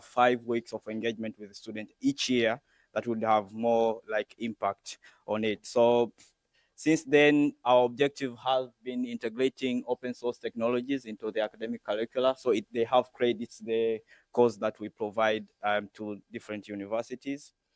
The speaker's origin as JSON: {"language": "English", "country": "Tanzania", "said": "I am from the United Republic of Tanzania, somewhere in Africa."}